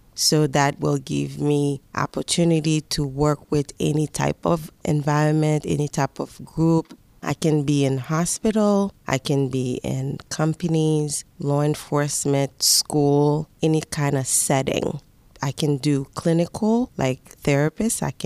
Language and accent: English; Haiti; moved away as an adult; also born or lived in New York; now in Pittsburgh, United States; I was born in Haiti. When I came here, I was 19 years old, but I didn't come to Pittsburgh straight. I was in New York first and then moved to Pittsburgh. I grew up in a suburb. It's not like the suburb here. The suburb in Haiti really looked more like a countryside. And I grew up in a Christian family.